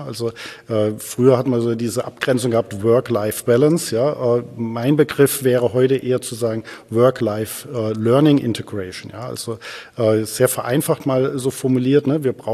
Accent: China; German is a second language; Ja, Sie kommen aus Russland, ich komme aus China.

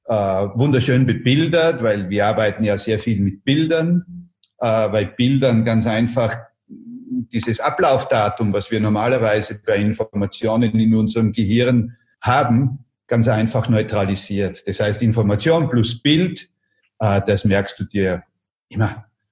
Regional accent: Austria; Ich glaube, man hört es. Ich bin Österreicher und ich hoffe trotzdem, dass man mich versteht.

